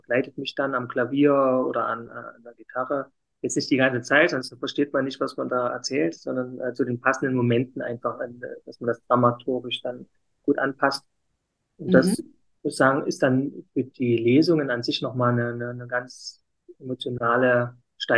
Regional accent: Saxony, Germany; accent: Saxon; bis dahin, wo man als Zuhörer kein Ohrenbluten bekommt, meinem sächsischen Dialekt, würde ich das dann noch ausweiten können

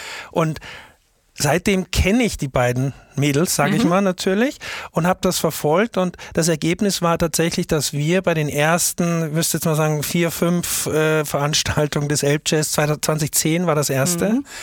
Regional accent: Austria; now in Hamburg, Germany; ich bin ja aus Österreich kommend nach Hamburg gekommen

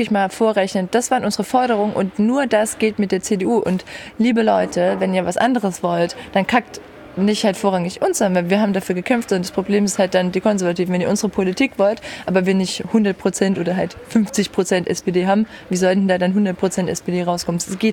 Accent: Germany; born there; Naja, also ein Punkt ist so, ich bin in Deutschland geboren, meine Eltern kommen aus Deutschland, so ich bin kein Person of Color.

